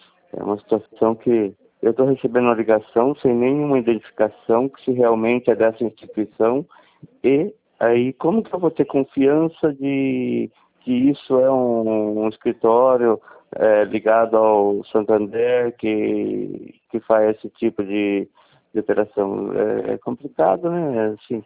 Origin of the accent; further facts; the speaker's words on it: Sorocaba, São Paulo, Brazil; sou de Sorocaba, mas trabalho aí